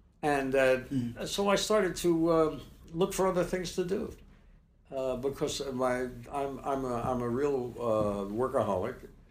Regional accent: New York City, New York, United States; born there; I couldn't dream of living in the country. I was born in New York City. I went to Deawood Clinton High School, and you know, I'm just a New York guy.

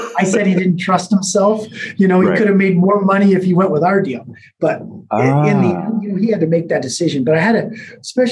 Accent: United States; being an American, I sit in draft

